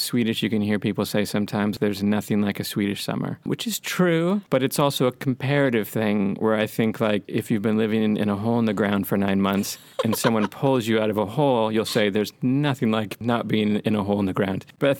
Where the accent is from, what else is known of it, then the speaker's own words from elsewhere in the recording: California, United States; Yeah, but no, they liked that I was from California, and mainly because of Baywatch.